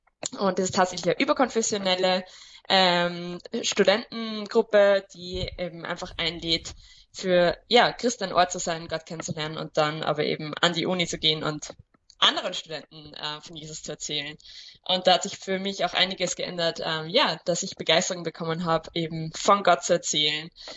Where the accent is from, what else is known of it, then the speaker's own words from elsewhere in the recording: Upper Austria, Austria; Ich bin eben in Oberösterreich geboren und dort aufgewachsen. Und wie Chris schon angekündigt hat, bin ich auch aus einer bunt gemischten Familie. Also Papa katholisch, Mama evangelisch